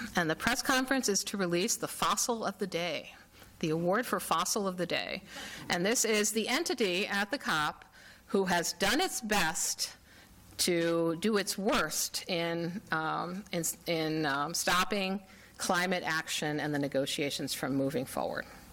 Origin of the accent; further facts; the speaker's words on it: St. Paul, Minnesota, United States; I know we're in a very important city, Minneapolis, my hometown of St. Paul, also very interested in climate action